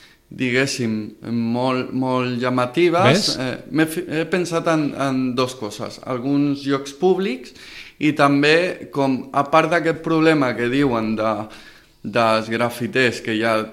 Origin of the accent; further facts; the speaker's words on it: Barcelona, Catalonia, Spain; Jo vinc de Barcelona, allà és una jungla, és pitjor que aquí.